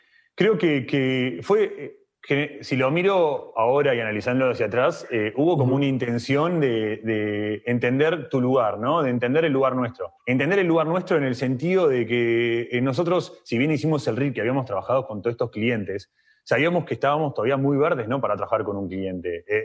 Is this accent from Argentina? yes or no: yes; Argentina; Yo me crié en este ambiente en Argentina de animación